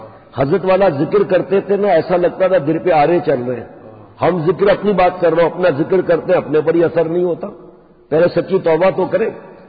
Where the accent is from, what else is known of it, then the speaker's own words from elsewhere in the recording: Sindh, Pakistan; also born or lived in Karachi; ہمارے ہم تھر کے رہنے والے، پیدائش میری کراچی کی لیکن گاؤں تو گاؤں ہوتا ہے نا